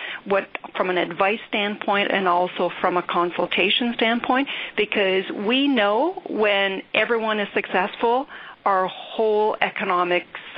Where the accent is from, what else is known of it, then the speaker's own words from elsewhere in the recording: Manitoba, Canada; A bit of my background is I'm originally from Manitoba, and my background is Métis.